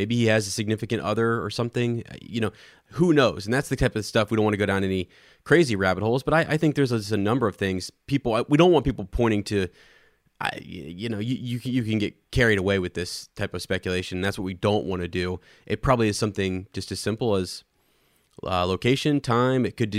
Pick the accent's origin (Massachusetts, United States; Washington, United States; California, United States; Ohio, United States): Ohio, United States; I'm from Ohio. I'm back in Germany.